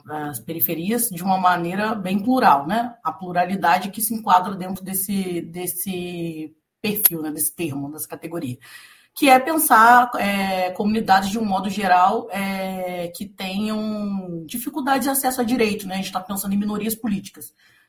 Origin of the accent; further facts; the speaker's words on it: Pinheiral, Rio de Janeiro, Brazil; Eu falo aqui de Pinheiral, que é uma cidade do interior do estado do Rio de Janeiro, uma periferia rural onde eu nasci e fui criada.